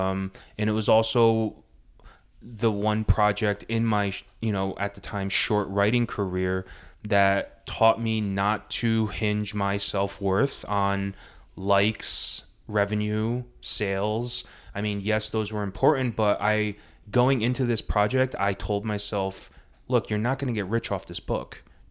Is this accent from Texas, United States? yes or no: no; New Jersey, United States; I was born and raised in Jersey. All my best friends live there. My family lives there.